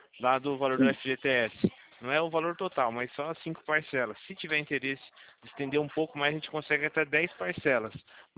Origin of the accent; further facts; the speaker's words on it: Campinas, São Paulo, Brazil; eu sou aqui de Campinas, né?